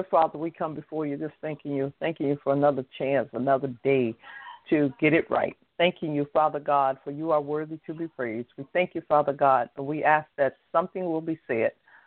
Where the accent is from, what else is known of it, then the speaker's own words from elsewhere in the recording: Florida, United States; You know, I'm from South Florida, Dr. Fletcher. I move up here to Central Florida.